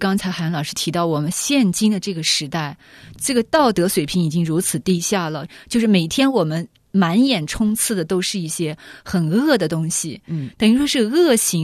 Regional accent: China; 所以我们中国人很多人是这样子

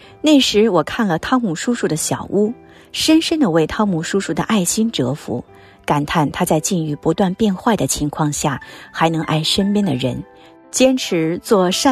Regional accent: Northeast China, China; 我出生并成长在中国东北的一个小城，从小是乖乖女

